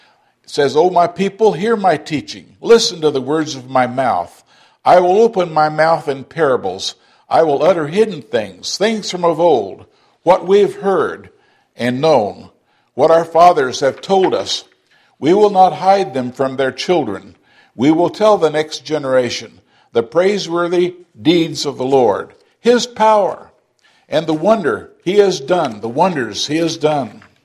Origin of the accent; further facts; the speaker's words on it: Keosauqua, Iowa, United States; born there; came up to where I was born in Keosauqua, Iowa, and the town where I had my first memories in Cantrell, Iowa, southeast Iowa.